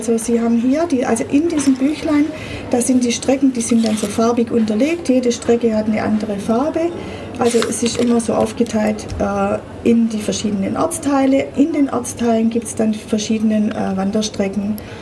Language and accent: German; Ulm, Baden-Württemberg, Germany; Wie gesagt, ich bin aus Ulm und ich bin auch gern in Ulm.